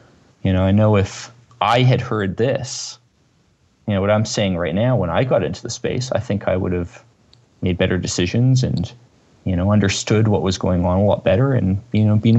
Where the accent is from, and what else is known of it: Toronto, Ontario, Canada; born or raised there